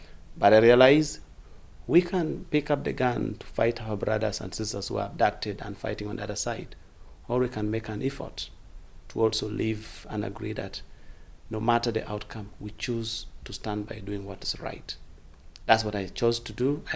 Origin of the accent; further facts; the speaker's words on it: Lira, Northern Region, Uganda; English is a second language; I was born in the northern part of Uganda in the district called Lira. And as a child, I was born in the community of conflict. I was born in war. I grew up in war.